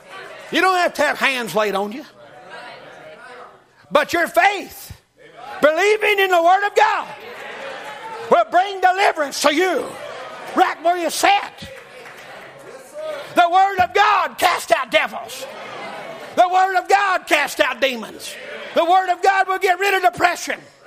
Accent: the South, United States; I guess I could say Brother Dale and I, we're country boys from the South.

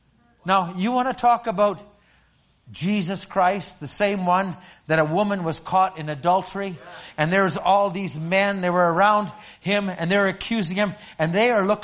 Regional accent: Alberta, Canada; I'm from Redneck, Alberta, but I'm here on the West Coast looking for these organic things.

